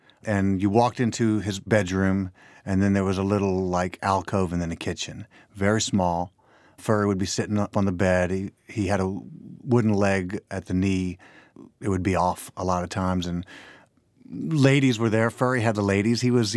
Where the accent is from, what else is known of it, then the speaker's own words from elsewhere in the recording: Memphis, Tennessee, United States; I grew up in Memphis